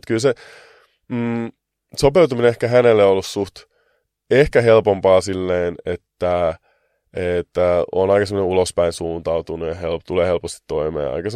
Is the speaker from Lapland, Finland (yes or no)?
no; Helsinki, Uusimaa, Finland; mun juuria, niin kuin mistä mä oon kotoisin. Jakomäestä sen verran, että mä kuulin vasta, että se on NS-paha paikka sen jälkeen, kun mä olen käymään muualla.